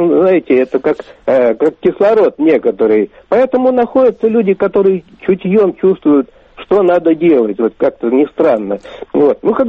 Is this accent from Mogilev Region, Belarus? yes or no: no; Vitebsk, Vitebsk Region, Belarus; now in Moscow, Russia; Кто-то взрывал банки в Витебске, в моем родном городе бывшем